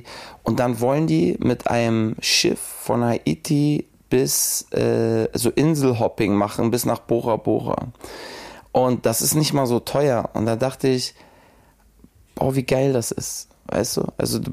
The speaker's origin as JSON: {"language": "German", "region": "Hamburg", "country": "Germany", "said": "Als Hamburger, als Hamburg-Flüchtiger"}